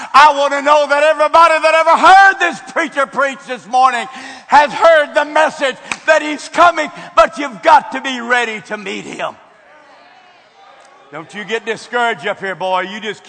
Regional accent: Texas, United States; Well, I'm from Texas, and I wear boots.

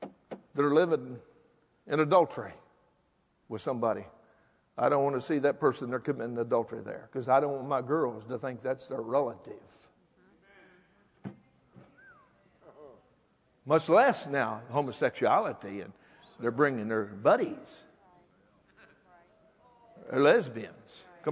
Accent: Texas, United States; You know, I'm from Texas, I'm simple.

